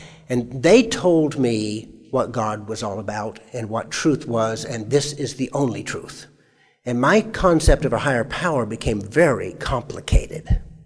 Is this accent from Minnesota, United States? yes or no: yes; Minnesota, United States; also born or lived in Omaha / Alaska; After we had moved to from where I was born in Omaha, and after we had gone to Alaska, we came back to a place called Minnesota, to a city in Minnesota, and that's where the farm was.